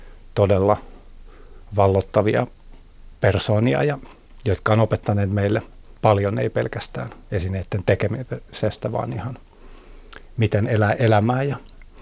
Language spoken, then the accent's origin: Finnish; Helsinki, Uusimaa, Finland; olen syntynyt täällä tai asunut ikäni täällä Helsingissä, mutta mun juuret on täällä